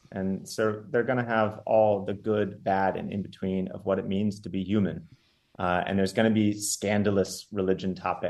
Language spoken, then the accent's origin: English; Los Angeles, California, United States; I've been a religion nerd since I grew up in the Los Angeles urban area.